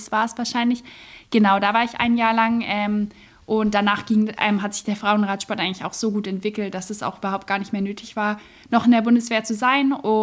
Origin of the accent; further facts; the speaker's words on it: Baden-Württemberg, Germany; accent: Swabian; Nur mein Schwäbisch ist nicht so gut. Irgendwie, meine Eltern wundern sich auch immer, aber ich habe nicht so einen Dialekt.